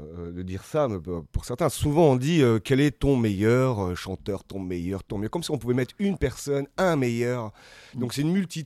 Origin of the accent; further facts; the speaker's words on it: Brest, Brittany, France; also born or lived in Frankfurt, Germany; Donc je suis né à Francfort. Ouais. Donc, je suis arrivé ici, j'avais entre 2 ans et demi, 3 ans.